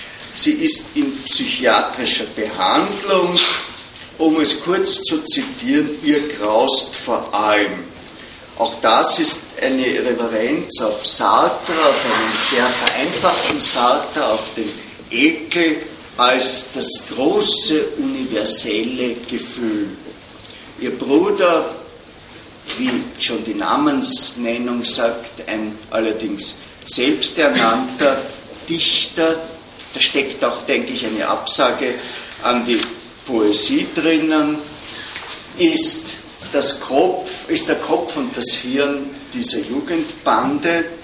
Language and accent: German; Austria; mein Vater war bei der SS, ich hasse meinen Vater, ich bin ein typischer Österreicher.